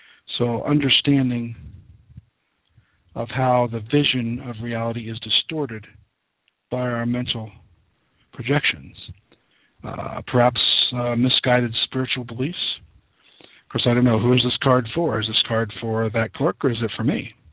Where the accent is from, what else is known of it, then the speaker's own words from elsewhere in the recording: Ohio, United States; It could happen here in my home state of Ohio.